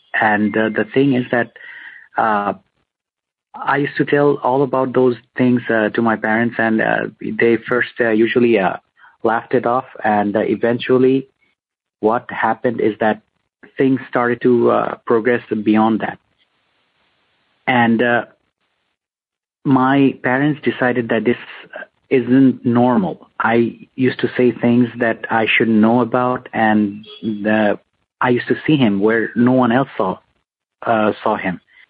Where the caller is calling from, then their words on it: Bangladesh; I'm calling from Bangladesh.